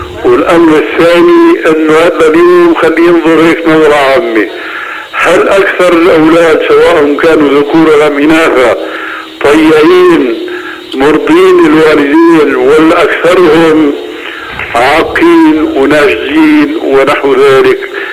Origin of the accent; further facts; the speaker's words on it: Syria; هيك كما يقولون عندنا في سوريا